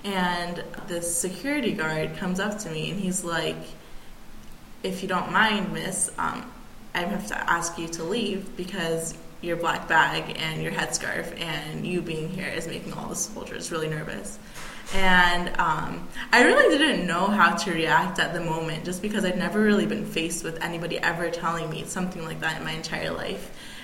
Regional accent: Upper Arlington, Ohio, United States; And growing up in Upper Arlington, I was very sheltered. Very, very sheltered.

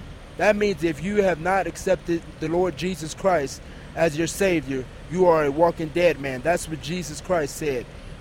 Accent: Grove City, Ohio, United States; now in Columbus, United States; I'm from Grove City, Ohio, but I live in Columbus on the south side on Gilbert Street.

